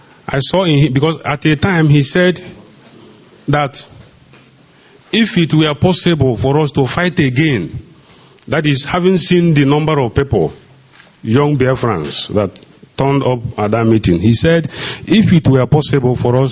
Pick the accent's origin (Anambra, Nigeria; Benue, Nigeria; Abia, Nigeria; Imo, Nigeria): Anambra, Nigeria; Ihiala; I hail from Ihiala Nihiala local government area of Anambra State.